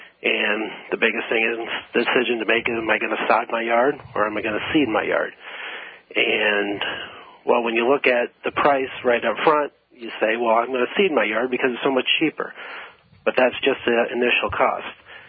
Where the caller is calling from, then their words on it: Rock Falls, Illinois, United States; We're in Rock Falls, Illinois.